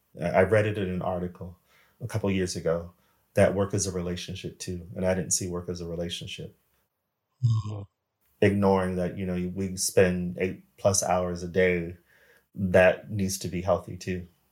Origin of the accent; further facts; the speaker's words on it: United States; I'm American. That's my home country. I don't believe it's home anymore.